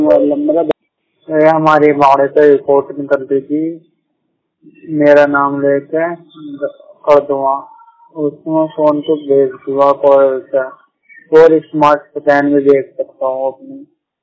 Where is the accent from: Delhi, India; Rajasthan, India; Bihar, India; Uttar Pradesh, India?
Uttar Pradesh, India; Meerut; मैं पढ़ता हूँ, मेरठ का रहने वाला हूँ।